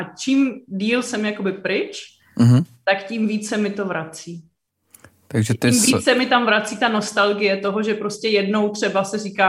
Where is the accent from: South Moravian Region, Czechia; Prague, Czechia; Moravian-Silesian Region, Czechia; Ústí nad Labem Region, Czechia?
South Moravian Region, Czechia; Říčmanice; Já pocházím ne úplně z Brna, z města, ale z okresu Brno-Venkov, z Říčmanic.